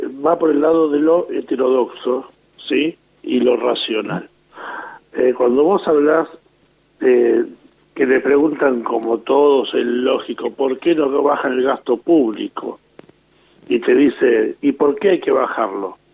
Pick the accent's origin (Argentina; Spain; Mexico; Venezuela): Argentina; somos argentinos y nos gusta transgredir las líneas